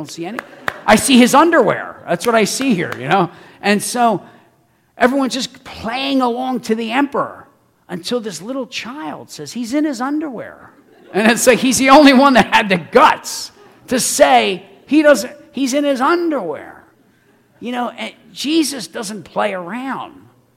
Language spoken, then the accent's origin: English; United States; I was sent here to defend the interests of America. I'm an American.